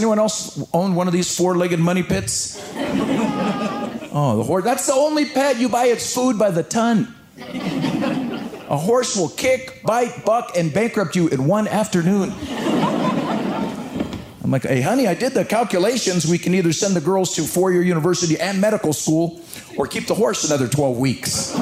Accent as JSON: {"language": "English", "town": "Los Angeles", "region": "California", "country": "United States", "said": "I'm not from New York City. I come from the West Coast. I come from a city by the name of Los Angeles, California. I lived in an area of Los Angeles called Pacoima"}